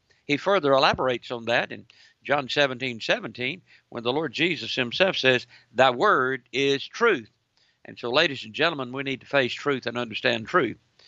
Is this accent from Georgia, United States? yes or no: yes; Georgia, United States; Pastor Glenn Davis from up in South Georgia, my home state